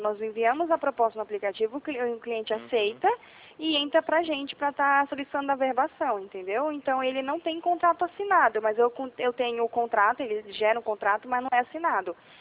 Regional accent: Atibaia, São Paulo, Brazil; eu sou de Atibaia.

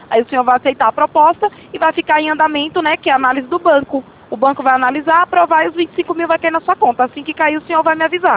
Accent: Bahia, Brazil; Que eu sou da Bahia, mas aí eu tive que colocar o daqui mesmo.

